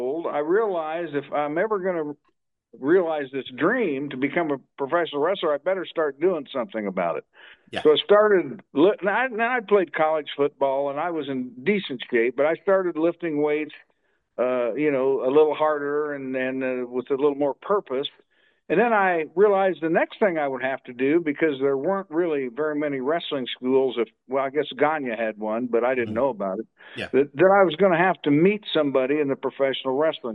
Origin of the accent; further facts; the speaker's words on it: Greenfield, Indiana, United States; I put up to $1,000 to sponsor the match in my hometown of Greenfield, Indiana.